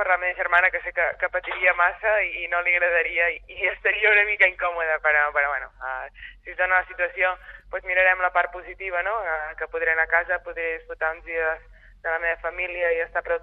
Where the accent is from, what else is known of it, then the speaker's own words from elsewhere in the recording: Girona, Catalonia, Spain; Soc gironina